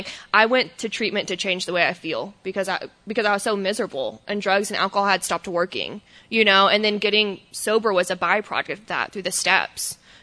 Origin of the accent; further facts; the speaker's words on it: Texas, United States; born there; So I was born in Texas to mom and dad.